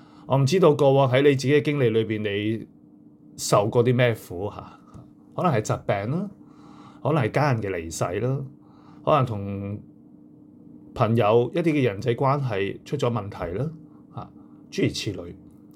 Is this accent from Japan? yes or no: no; Hong Kong; 我想我们香港人在这段期间里面，特别在这几个月里面，我们很感觉到苦